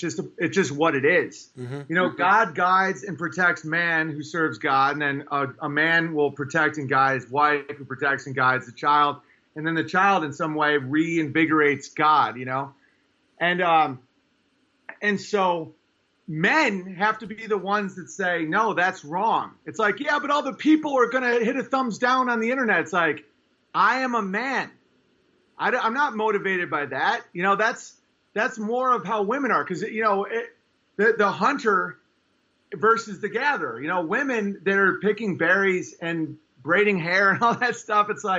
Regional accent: New York, United States; You know, I'm from New York State, not New York City, but people knew firefighters that died.

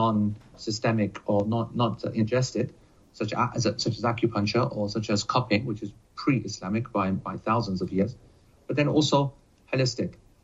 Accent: United Kingdom; I want to comment on that as a Brit.

